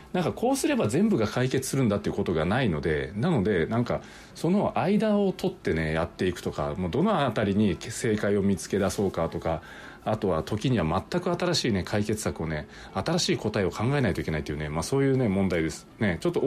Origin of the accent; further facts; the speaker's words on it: Ishikawa, Japan; もしかしたら私のふるさとのね、まあ、近くにもねそういうふうにね言われ始めたところがねあるかもしれないですよね。